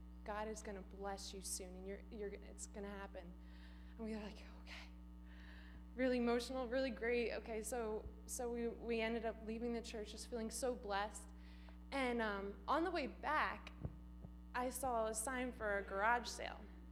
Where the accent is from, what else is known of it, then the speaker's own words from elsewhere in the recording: Philadelphia, Pennsylvania, United States; We're from Philadelphia, and we were going to this church, and they prayed for us.